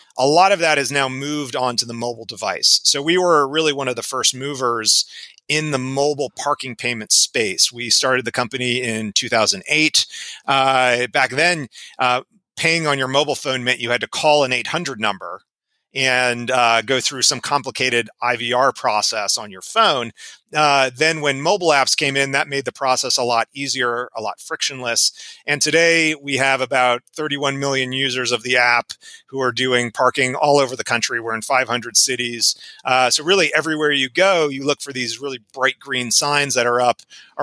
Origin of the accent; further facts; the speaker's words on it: New Jersey, United States; But always I tell someone I'm from Philadelphia and they said, oh, Philly, what part? And I have to say, well, Southern New Jersey.